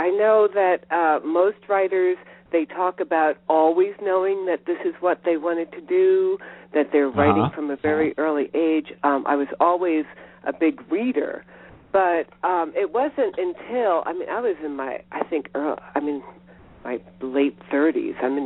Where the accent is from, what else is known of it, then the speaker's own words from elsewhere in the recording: New York City, New York, United States; I do, and I grew up in the Bronx and then in the suburbs of New York City